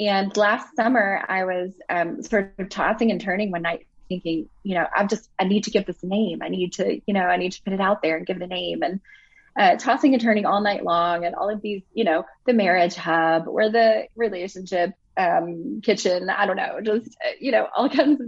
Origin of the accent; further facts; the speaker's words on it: Bible Belt, United States; now in Germany; I have to say where I'm from the Bible Belt, you know? So when I was growing up, life revolved around, you know, church and spirituality and community, which was a beautiful, beautiful thing.